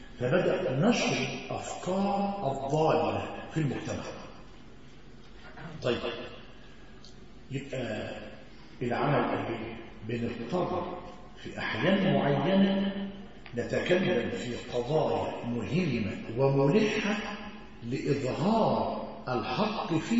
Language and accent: Arabic; Egypt; فالوضع عندنا في مصر يا اخوانا اتسع الخلق على الواقع